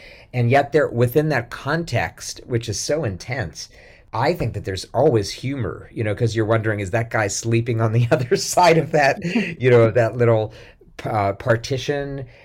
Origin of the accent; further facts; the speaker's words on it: Pittsburgh, Pennsylvania, United States; I'm like Irish Catholic, but from Pittsburgh